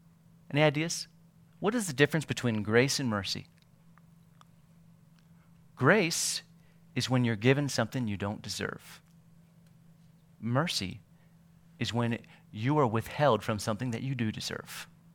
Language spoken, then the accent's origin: English; Maryland, United States; I grew up in Maryland, just north of the Bible Belt.